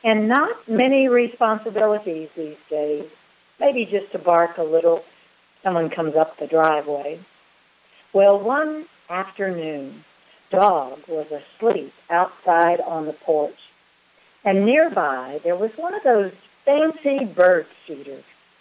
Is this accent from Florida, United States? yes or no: yes; Florida, United States; also born or lived in Alabama / Tennessee / Louisiana; I've always lived in the South, and I was born in Alabama and spent growing up time down in Florida, lived in Tennessee, went to school in New Orleans.